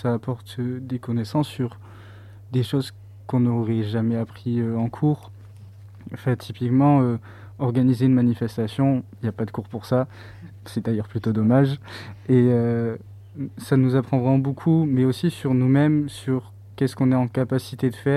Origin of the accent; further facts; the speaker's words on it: Toulouse, Occitanie, France; Là, je suis parti de Toulouse pour mes études.